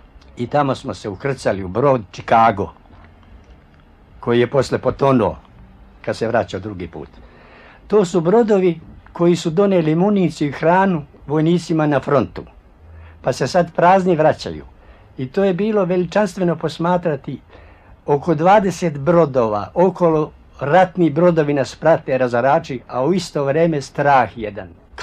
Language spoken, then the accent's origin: Serbian; Pljevlja, Pljevlja Municipality, Montenegro; moved away as an adult; i on me pita odakle si, kaže. Ja kažem iz Pljevalja.